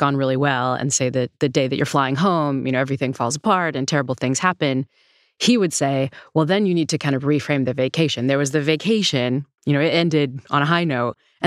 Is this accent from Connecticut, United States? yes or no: yes; New Haven, Connecticut, United States; born or raised there